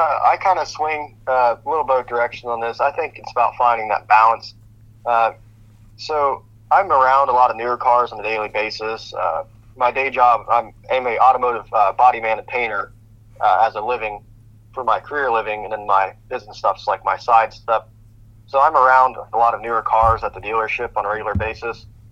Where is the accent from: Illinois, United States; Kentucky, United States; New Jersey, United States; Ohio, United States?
Ohio, United States; Columbus; I am from Columbus, Ohio. It's where I grew up, born and raised, and that's where I still currently reside.